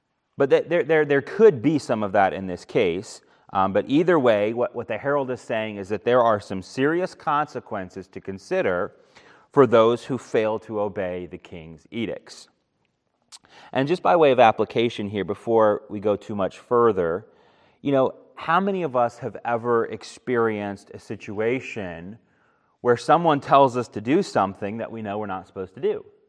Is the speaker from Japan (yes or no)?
yes; Japan; I grew up in Japan, y'all know that, and I went to public school in Japan for 3 years, kindergarten, first and second grade.